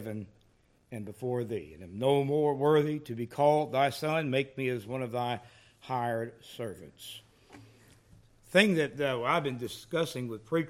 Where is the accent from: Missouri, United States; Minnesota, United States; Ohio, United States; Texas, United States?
Texas, United States; Wichita Falls; Oh, for some reason I think of back when I grew up in Wichita Falls.